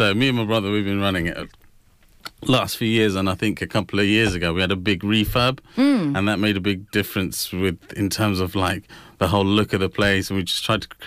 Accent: United Kingdom; We're proper British born Bangladeshi boys, so, you know, we try and put both of what we have

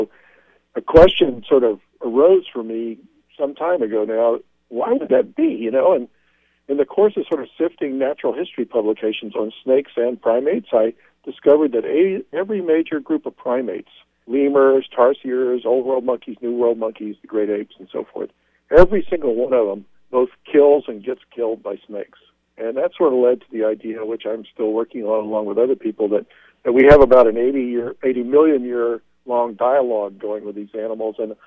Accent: Texas, United States; I'm a Texan at heart, and I make a living studying snakes and teaching mostly undergrads about biology.

